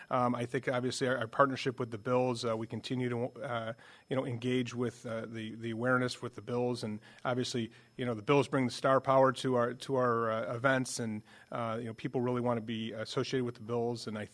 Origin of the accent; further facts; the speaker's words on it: New York, United States; I'm from Western New York, so obviously, you know, get a lot of phone calls from friends and family and neighbors in the community.